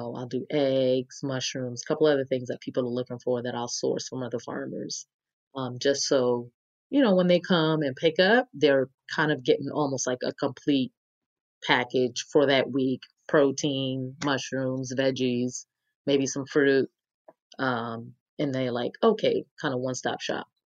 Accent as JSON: {"language": "English", "region": "New York", "country": "United States", "said": "but a lot of cities up north, I'm from New York, were laid out like on this grid system and really like master planned."}